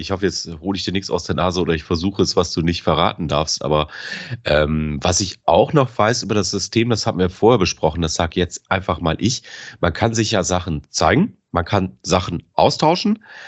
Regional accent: Bremen, Germany; ich komme ja aus Bremen

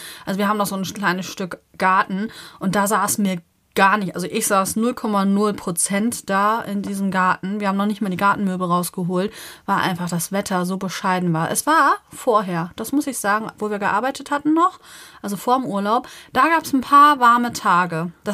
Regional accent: Lower Saxony, Germany; wir leben ja in Niedersachsen, in der Nähe von Bremen. So, und ich komme ja ursprünglich, aber aus Niedersachsen, in der Nähe von Hamburg.

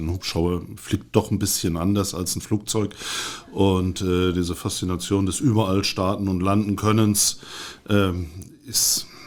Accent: Rostock, Mecklenburg-Vorpommern, Germany; ich bin eigentlich aus Rostock

